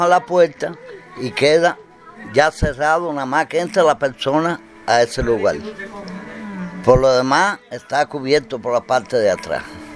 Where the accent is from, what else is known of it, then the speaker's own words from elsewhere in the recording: Cuba; Bueno, como que somos cubanos y revolucionarios